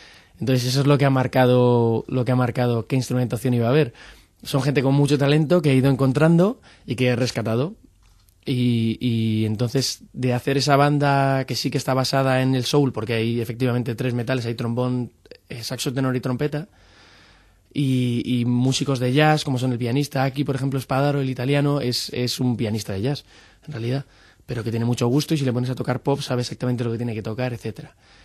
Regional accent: Madrid, Community of Madrid, Spain; also born or lived in Netherlands; Soy muy madrileño cuando me voy fuera y cuando vengo aquí soy muy holandés, entonces hay esa mezcla.

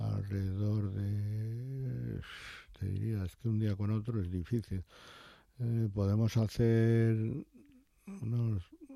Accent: Madrid, Community of Madrid, Spain; yo soy de Madrid, pero vamos, yo nací en Lavapiés, que es un sitio muy bonito, encantador, pero mis padres son de allí y tal, mi padre.

